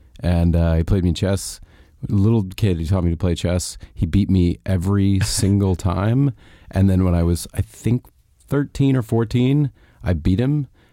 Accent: Atlanta, Georgia, United States; The Atlanta Chiefs. I grew up in Atlanta.

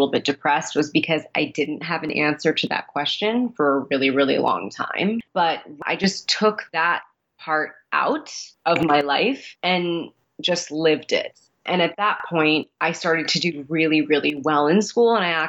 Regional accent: Oregon, United States; I grew up in Oregon, and I was in college, and I was really, honestly, a very sort of confused child. I think being a first generation person

